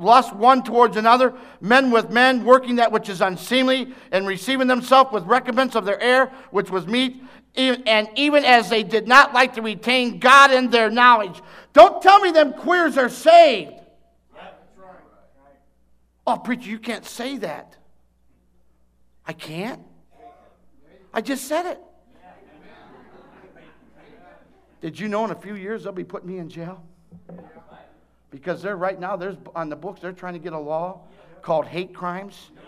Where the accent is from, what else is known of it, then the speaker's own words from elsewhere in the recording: Ohio, United States; I'm a Buckeye.